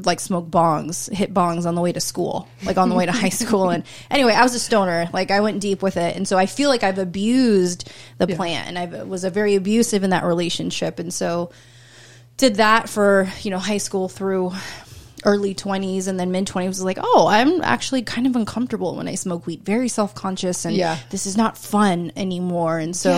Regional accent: California, United States; I'm from the San Francisco Bay Area. For my generation, it was a lot of weed

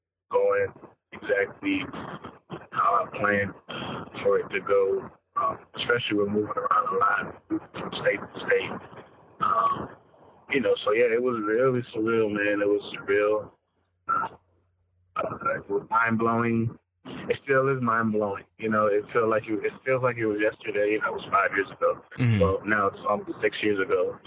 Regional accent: Maryland, United States; he started this church just when I was living in Maryland. I grew up in Maryland.

